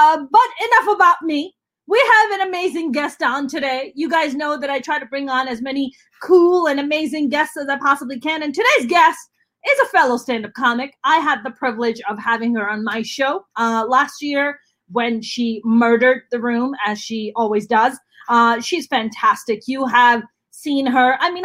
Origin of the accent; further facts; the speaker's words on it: Pakistan; I grew up in Pakistan, and our temperatures go up to be 120 degrees, like our summer.